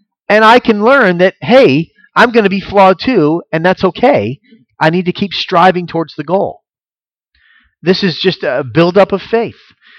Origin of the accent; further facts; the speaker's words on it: Florida, United States; But it's Florida. There's retirees everywhere. And then I grew up in Florida.